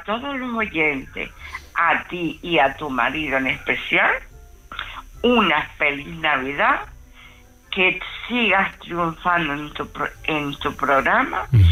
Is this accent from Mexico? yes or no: no; Las Palmas de Gran Canaria, Canary Islands, Spain; soy de Las Palmas de Gran Canaria.